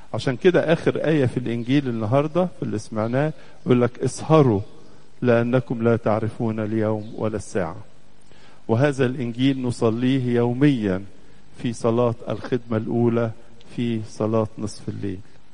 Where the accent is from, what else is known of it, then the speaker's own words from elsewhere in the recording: Egypt; هذه المحبة التي تجمعنا جميعا كمصريين.